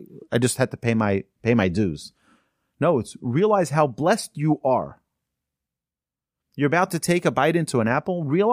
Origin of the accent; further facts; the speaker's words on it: Muncie, Indiana, United States; My mother went to pay a shiva call to a Rebbetzin in our community where we grew up in Muncie, Rebbetzin Schwab.